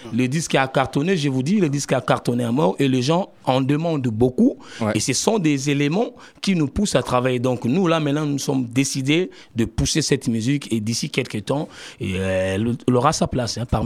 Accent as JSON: {"language": "French", "country": "DR Congo", "said": "c'est un cas que nous vivons chez nous au Congo"}